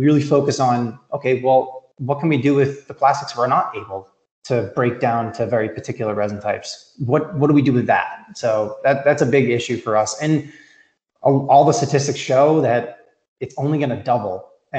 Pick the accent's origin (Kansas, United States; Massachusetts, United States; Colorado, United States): Massachusetts, United States; Boston; I grew up in the Boston area, traveled to New York, graduated from Syracuse University